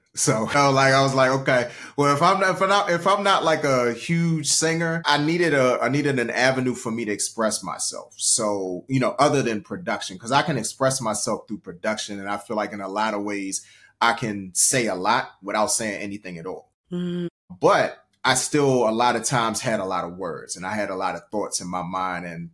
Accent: Washington, District of Columbia, United States; So like you said, I'm originally from Washington, D.C. Mainly grew up, for anybody who knows D.C. in the Ward 8 section of DC, Southeast, far Southwest.

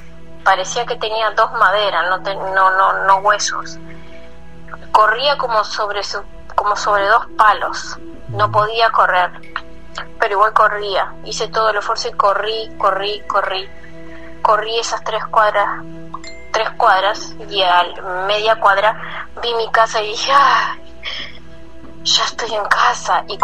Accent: Mexico; now in Toronto, Canada; Yo estoy de Toronto, Canadá, pero soy mexicana.

